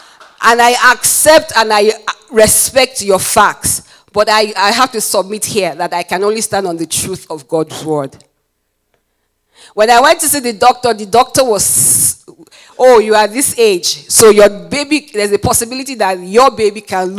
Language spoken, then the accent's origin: English; Nigeria; at this point I can say I'm originally Nigerian. I can borrow past pieces term and say I'm originally Nigerian.